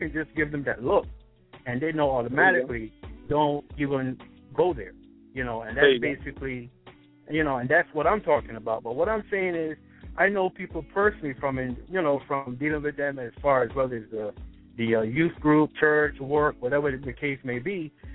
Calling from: Florida, United States; I'm actually calling from Florida, and he's in the schools here

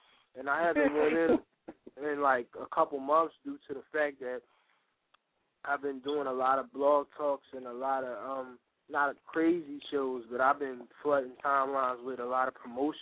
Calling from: Philadelphia, Pennsylvania, United States; I'm calling from South Philly.

